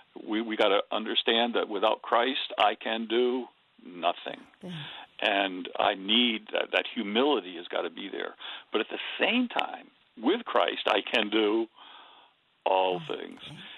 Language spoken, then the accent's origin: English; Wales, United Kingdom; I'm Welsh and I don't know what you are, but we all have different identities.